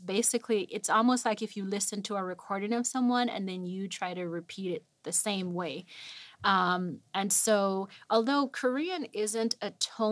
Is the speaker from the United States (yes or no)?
no; Jamaica; I've been singing for, I would say, a lot of my life growing up in Jamaica.